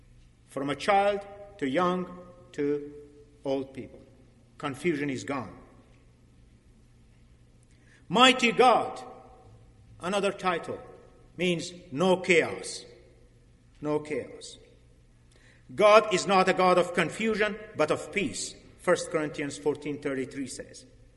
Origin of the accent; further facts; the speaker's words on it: Afghanistan; English is a second language; when I grew up in Afghanistan, when I was grade 3, when I one day went outside and there was machine guns and artillery, army in Kabul, Afghanistan.